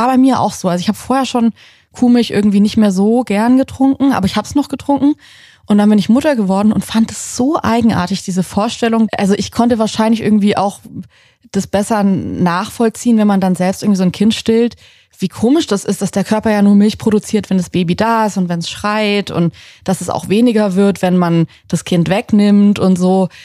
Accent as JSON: {"language": "German", "region": "Southern Germany", "country": "Germany", "tie": "born or raised there", "said": "Und ich bin in Süddeutschland auf dem Land aufgewachsen"}